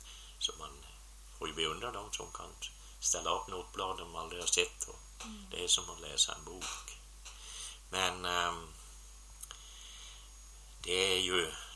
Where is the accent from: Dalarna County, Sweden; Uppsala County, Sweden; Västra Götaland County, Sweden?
Dalarna County, Sweden; Vikmanshyttebruk; born there; also born or lived in Uppland / Östergötland; now in Värmland, Sweden; Jag är född i Vikmanshyttebruk i södra Dalarna. Fast jag har ju varit bosatt i Uppland och Östergötland och på ända sedan 32 har jag väl inte bott hemma.